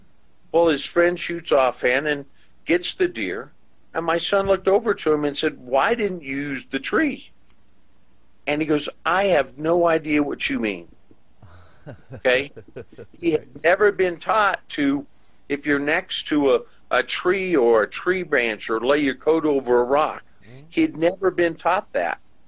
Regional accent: Colorado, United States; I'm a fifth generation Coloradoan, born and raised in Colorado. So my roots in Colorado go back to the farming and ranching community.

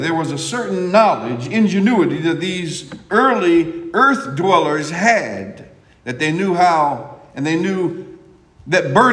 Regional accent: Ohio, United States; When people who are born and raised in Texas, they think that I speak with an accent. I'm from Northeast Ohio.

